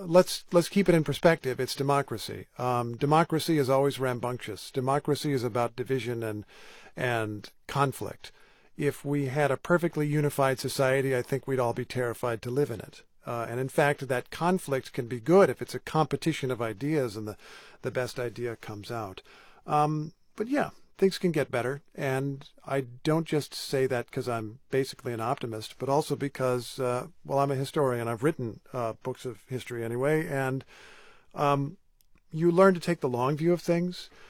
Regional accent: Carmel, Indiana, United States; Oh, well, it was a fantastic place to grow up where I learned so much.

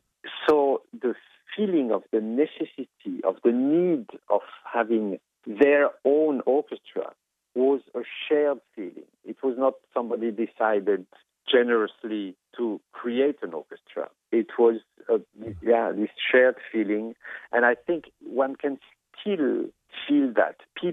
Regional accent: Grand Est, France; And I come from France, from Alsace, which is a French region with some German DNA.

